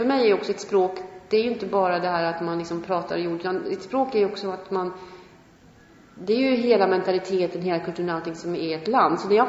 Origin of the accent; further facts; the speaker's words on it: Dalarna County, Sweden; accent: dalmål; Jag pratar fortfarande dalmål.